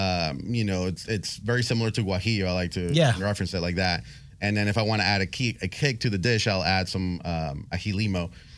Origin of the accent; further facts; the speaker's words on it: the South, United States; I grew up here in the South, so I'm influenced by the techniques. I'm influenced by the dishes, the regional dishes of the South.